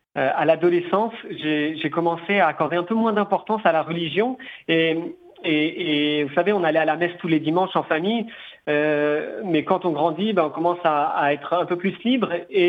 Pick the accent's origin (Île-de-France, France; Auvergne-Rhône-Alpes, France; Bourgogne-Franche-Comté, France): Île-de-France, France; Noisy-le-Grand; also born or lived in Paris; À Paris, donc je suis né à Paris, en région parisienne. J'ai grandi à Noisy-le-Grand, donc en Seine-Saint-Denis, et j'ai été élevé dans la foi catholique par ma maman, mon papa étant musulman.